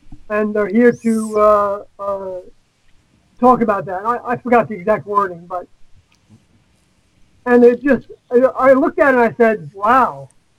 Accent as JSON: {"language": "English", "region": "New York", "country": "United States", "tie": "born or raised there", "said": "But see, I ended up going to the West Coast from where I grew up outside New York City. And I went out there to homestead."}